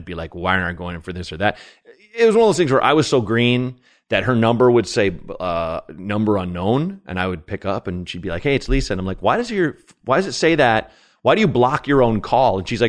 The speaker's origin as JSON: {"language": "English", "town": "Portland", "region": "Oregon", "country": "United States", "tie": "born or raised there", "said": "We shot it in a former porn theater in Portland, Oregon, my hometown, the Paris."}